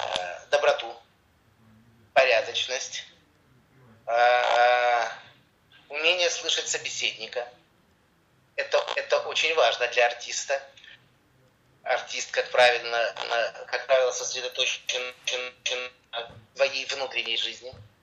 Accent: Kharkiv, Kharkiv Oblast, Ukraine; И да, это я из Харькова

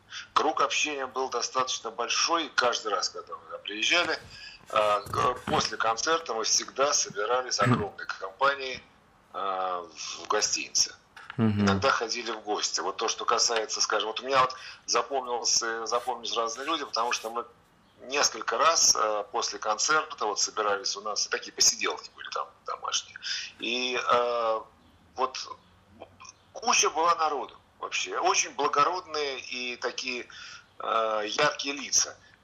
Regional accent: Kharkiv, Kharkiv Oblast, Ukraine; родом мы тоже из Харькова.

